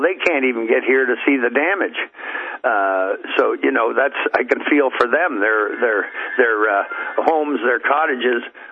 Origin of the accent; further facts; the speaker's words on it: Canada; I'm from Canada and it's not like I study the news